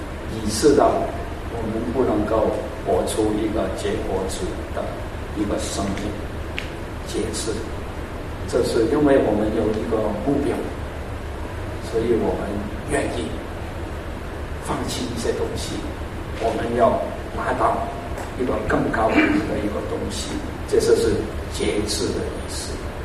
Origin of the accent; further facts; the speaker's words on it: Hong Kong; 我从香港来的